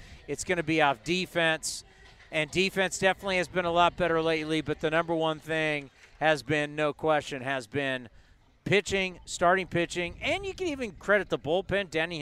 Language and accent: English; San Diego, California, United States; and I grew up in San Diego, and I used to drive up to watch you guys play at the Big A.